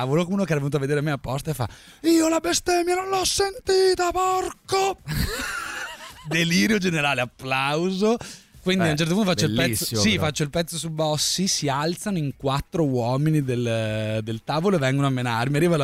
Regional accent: Albania; now in Rome, Italy; ho cominciato a dire che sono albanese

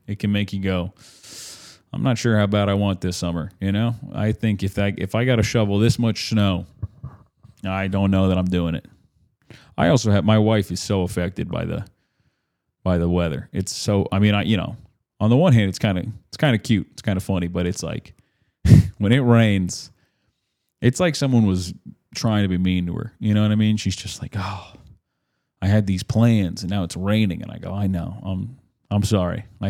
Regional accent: Florida, United States; I grew up in Florida, a little bit north of that. But it was nice to be home.

